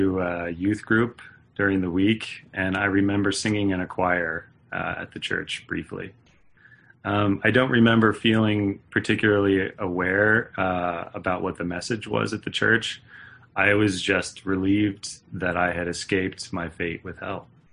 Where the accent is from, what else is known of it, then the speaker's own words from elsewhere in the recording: Turlock, California, United States; I was born and raised in Turlock, California, which is a small town outside of Modesto, here in the Central Valley. It's home to a lot of agriculture, conservatism, and church-going Christians.